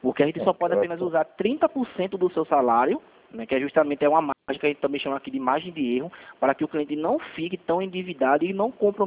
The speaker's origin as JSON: {"language": "Portuguese", "town": "Recife", "region": "Pernambuco", "country": "Brazil", "said": "Sou de Recife."}